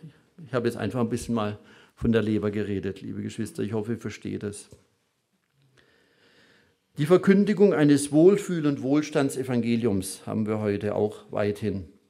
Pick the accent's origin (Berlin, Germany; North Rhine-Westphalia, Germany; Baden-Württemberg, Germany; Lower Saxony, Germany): Baden-Württemberg, Germany; Pforzheim; also ich komme aus Pforzheim